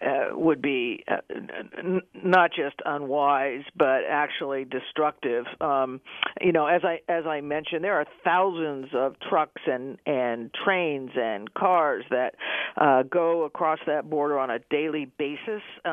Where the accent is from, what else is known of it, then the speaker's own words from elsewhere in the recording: New Mexico, United States; also born or lived in Arizona; I grew up in New Mexico. I spent most of my adult life in Arizona.